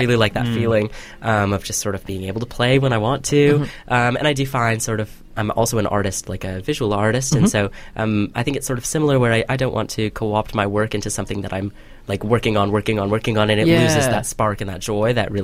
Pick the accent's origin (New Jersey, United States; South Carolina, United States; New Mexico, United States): New Mexico, United States; I'm from New Mexico, and so there's a great punk scene there.